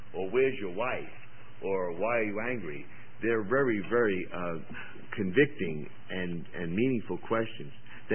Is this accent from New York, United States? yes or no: yes; New York City, New York, United States; And I'm the boy from New York City.